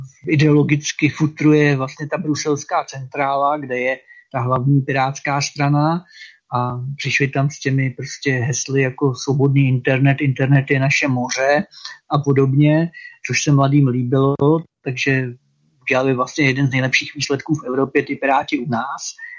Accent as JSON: {"language": "Czech", "country": "Slovakia", "said": "že jako Slováci bychom si vystačili s jednou národní radou nebo sněmovnou"}